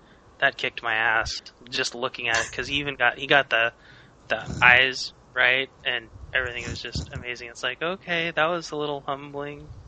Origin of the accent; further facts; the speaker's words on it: Washington, United States; accent: Washingtonian; Yes, and it's my Washingtonian accent from calling everyone an asshole on the road.